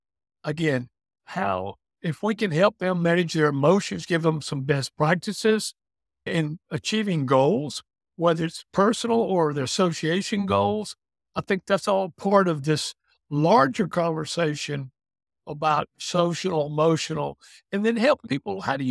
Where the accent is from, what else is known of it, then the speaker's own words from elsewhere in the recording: Tifton, Georgia, United States; Tipton, Georgia. It's in the southern part of the state.